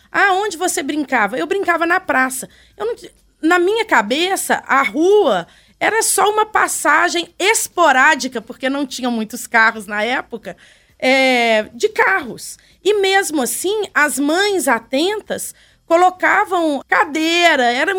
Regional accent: Belo Horizonte, Minas Gerais, Brazil; Eu cresci no bairro Sion, em Belo Horizonte. Os meus pais moravam na Praça Nova York. Eu morava num prédio ao redor da praça

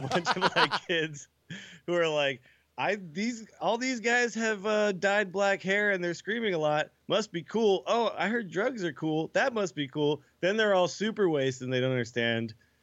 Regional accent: San Francisco, California, United States; But like, no, when I was growing up in San Francisco

